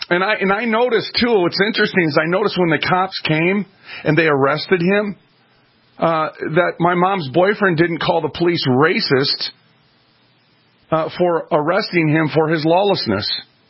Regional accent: Minneapolis, Minnesota, United States; I was raised on welfare. I was raised in North Minneapolis, the hood, as they call it.

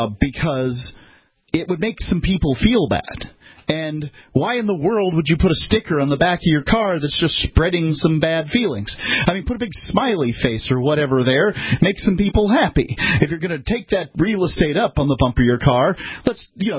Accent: Southern United States, United States; As a Southerner, I kind of get it.

